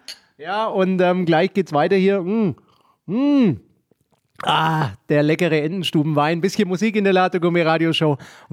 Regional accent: Nuremberg, Bavaria, Germany; ich bin ja auch ein Nürnberger

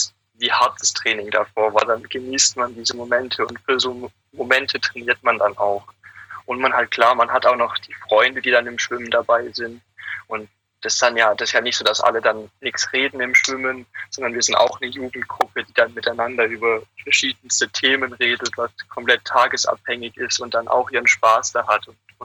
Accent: Germany; Ja, leider bin ich kein Ägypter, sondern Deutscher.

